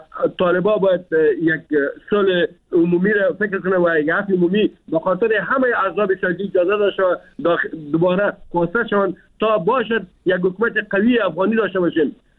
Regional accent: Afghanistan; ما افغان هستیم، ما مسلمان هستیم

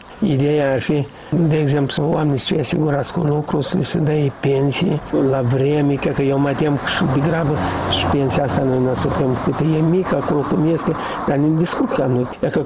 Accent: Chetrosu, Drochia District, Moldova; eu sunt de la Nord, de fapt, în Chetrosul Drochea.

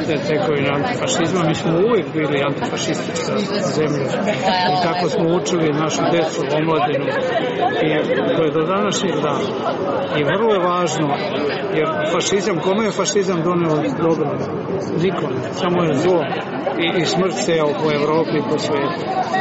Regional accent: Republika Srpska, Bosnia & Herzegovina; born there; Rođen sam na Kozari. Moji su dosta stradali na Kozari

